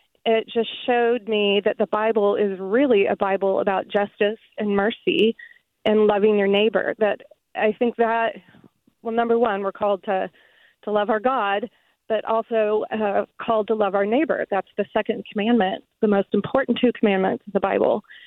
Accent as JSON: {"language": "English", "region": "Midwest", "country": "United States", "tie": "born or raised there", "moved": "as an adult", "said": "So I grew up in the Midwest, and I went to a Methodist church, a conservative Methodist church."}